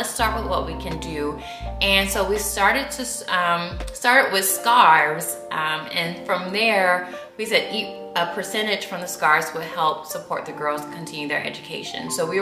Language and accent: English; Atlanta, Georgia, United States; So I'm from Atlanta. I went to the University of Georgia, and when I was a student, I had the opportunity to go on a study abroad trip to Ghana.